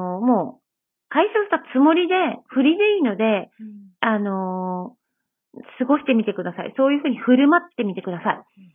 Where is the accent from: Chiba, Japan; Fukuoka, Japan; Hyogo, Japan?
Fukuoka, Japan; 私は本当に、もともと福岡の田舎の生まれ育ちですし